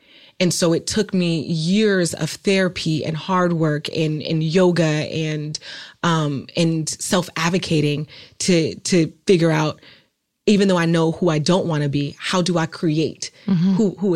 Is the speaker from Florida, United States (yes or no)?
no; Oakland, California, United States; I'm from a very violent city. I'm from Oakland, California.